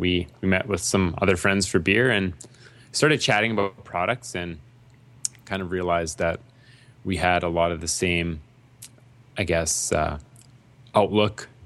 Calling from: Edmonton, Alberta, Canada; I'm calling from Edmonton.

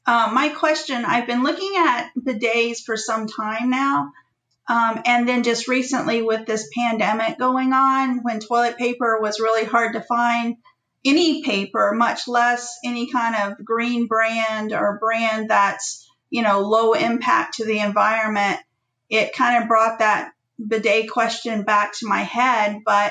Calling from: Port St. Lucie, Florida, United States; I'm calling from Port St. Lucie, Florida.

